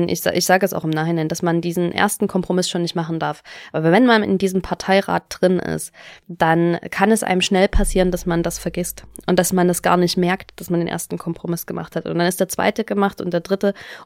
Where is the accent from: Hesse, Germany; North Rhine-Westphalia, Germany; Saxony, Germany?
Saxony, Germany; Ich habe, damals gab es den bei uns in Sachsen